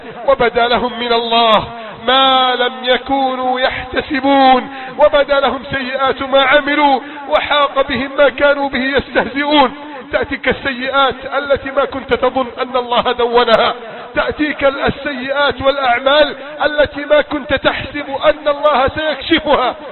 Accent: Egypt

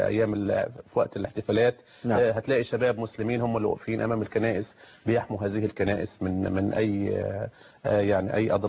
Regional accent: Egypt; فنأمل إن شاء الله يكون عندنا في مصر رئيس وزراء على هذه الشاكلة.

